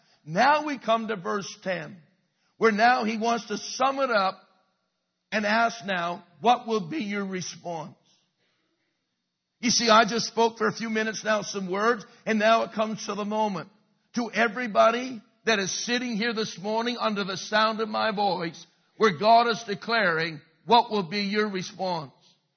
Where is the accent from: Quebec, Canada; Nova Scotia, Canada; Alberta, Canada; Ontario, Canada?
Nova Scotia, Canada; Halifax; I come from Halifax. I see the sun before you do because I'm in the east.